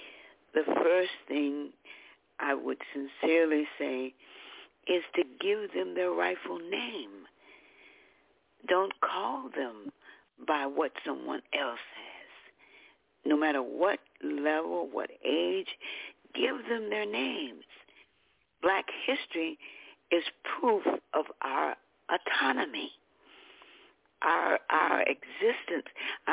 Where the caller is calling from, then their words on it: St. Louis, Missouri, United States; I'm calling from St. Louis, Missouri.